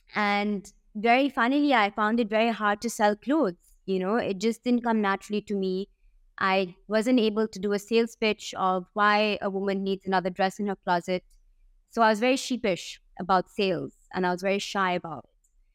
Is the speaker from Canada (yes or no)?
no; Hong Kong; So I'm born and brought up in Hong Kong. And I ended up going to boarding school